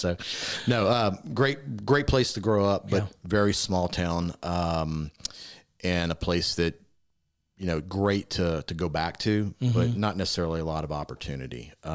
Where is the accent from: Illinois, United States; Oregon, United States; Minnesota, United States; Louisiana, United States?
Louisiana, United States; also born or lived in Washington, D.C.; You know, I grew up in Louisiana, and then I spent the rest of my career in Washington, D.C.